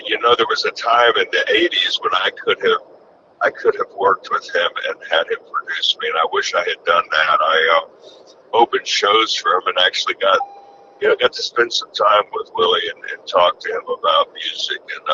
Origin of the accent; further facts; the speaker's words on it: Georgia, United States; also born or lived in Florida; You know, I'm from Georgia and Florida, I was there throughout the whole